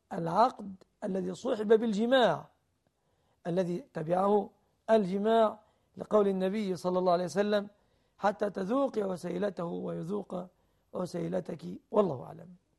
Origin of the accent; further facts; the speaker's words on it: Egypt; أعني أن ما يسميه الناس كتب الكتاب في بلادنا مصر لا يكفي